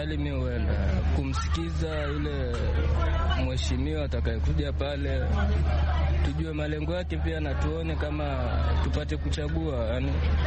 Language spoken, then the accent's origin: Swahili; Kenya; Ni lazima kwa sababu mimi ni Mkenya